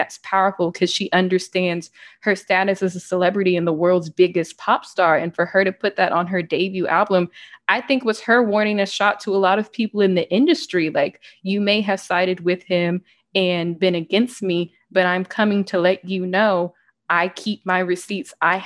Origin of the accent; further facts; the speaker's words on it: Texas, United States; And she carries that energy that lives within me and Kiana and a lot of our Black women from Texas